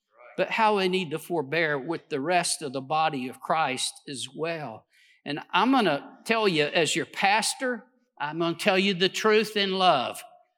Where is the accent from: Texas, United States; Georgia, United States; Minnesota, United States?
Texas, United States; I'm a Texan. I mean, if I take a breath in the middle of a sentence, I don't need your help.